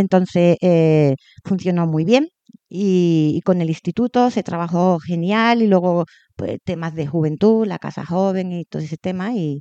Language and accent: Spanish; Isla Cristina, Andalusia, Spain; now in La Granja, Spain; De Huelva, de Isla Cristina.